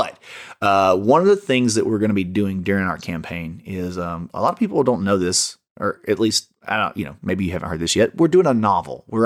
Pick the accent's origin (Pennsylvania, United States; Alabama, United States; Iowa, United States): Alabama, United States; You know, growing up in Alabama, you know, toxic masculinity was a thing for sure.